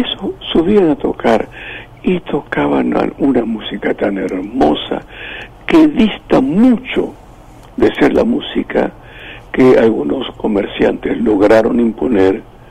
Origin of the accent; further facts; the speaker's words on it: Buenos Aires, Argentina; born there; Yo nací en Buenos Aires, es verdad, y por eso me tratan de porteño, pero mi mamá, yo fui engendrado en un vientre correntino de Curuzucuatiá